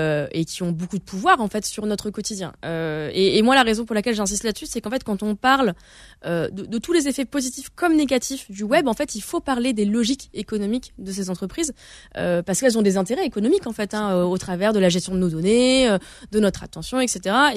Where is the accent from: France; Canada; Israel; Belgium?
France; Reims, Grand Est; voilà, moi je viens de Reims